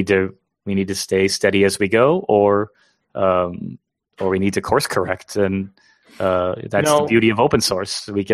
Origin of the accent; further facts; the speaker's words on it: Wisconsin, United States; And, you know, I'm from Wisconsin, so cheese curds in general are hard to avoid.